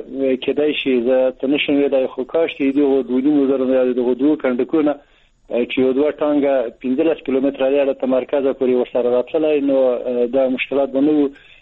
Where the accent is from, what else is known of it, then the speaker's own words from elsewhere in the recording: Maidan Wardak, Afghanistan; سیدا مېدان وردګو ولایت زه اصلا د دغه دشتی توپ یم